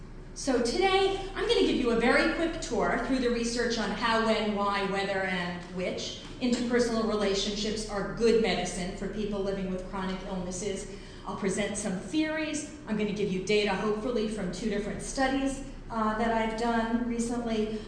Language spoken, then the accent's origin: English; New York, United States; Now, I'm from New York originally. I talk very fast, I talk very loudly